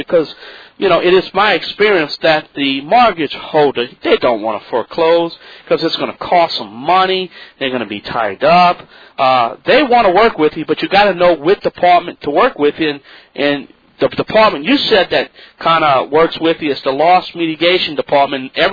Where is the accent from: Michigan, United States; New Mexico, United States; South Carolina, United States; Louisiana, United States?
Louisiana, United States; New Orleans; I mean, everybody knows I'm from New Orleans, and I suffered through that big Katrina disaster.